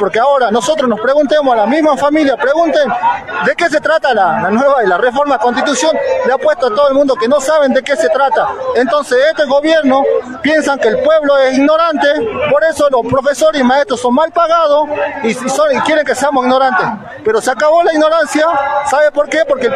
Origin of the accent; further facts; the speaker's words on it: La Quiaca, Jujuy, Argentina; Yo soy de La Quiaca.